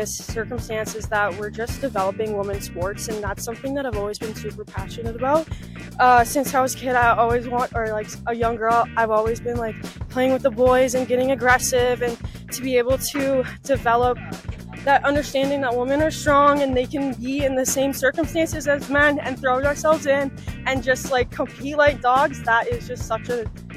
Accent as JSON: {"language": "English", "region": "Ontario", "country": "Canada", "said": "I'm from Canada, Ontario."}